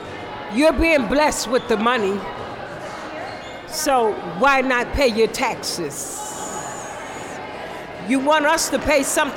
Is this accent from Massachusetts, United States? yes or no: no; Bronx, New York, United States; Well, I'm from Bronx, New York.